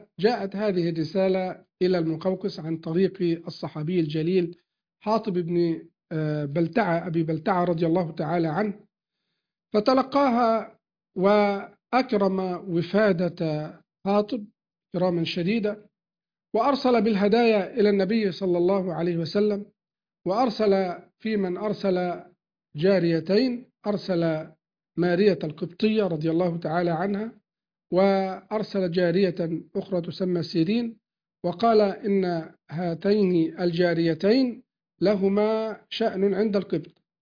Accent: Egypt; أن يحفظ بلادنا مصر

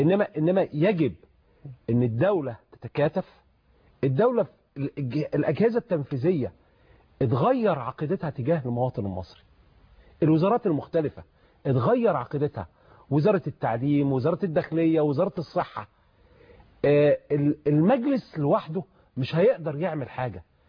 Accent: Egypt

